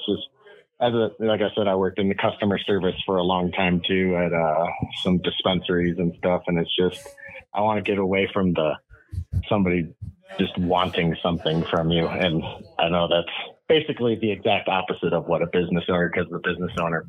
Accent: Michigan, United States; moved away as an adult; now in Colorado, United States; We want to leave Colorado. I've been out here for 20 years. I'm originally from Michigan, but I've lived here for 20 years.

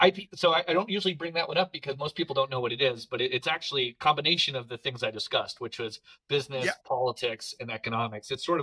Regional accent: Colorado, United States; I grew up in Colorado, my mother is French, and my father lived in South America. And so I got kind of an international, upbringing

